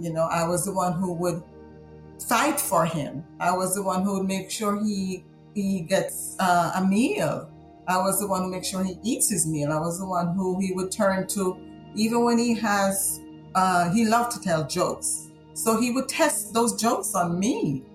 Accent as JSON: {"language": "English", "country": "Jamaica", "tie": "born or raised there", "moved": "yes", "lives_now": "United States", "said": "we were born together, you know, we grew up together. We did everything together as children growing up. We grew up in Jamaica."}